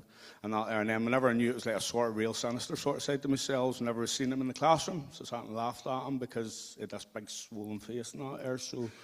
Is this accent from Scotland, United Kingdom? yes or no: no; Northern Ireland, United Kingdom; we grew up in the Troubles and that there. So every time you left the house, you didn't know if you were coming home again. And then obviously, growing up in the Loyalist Housing Estate, where Mum and Dad were quite into the sort of like Protestant culture and that there.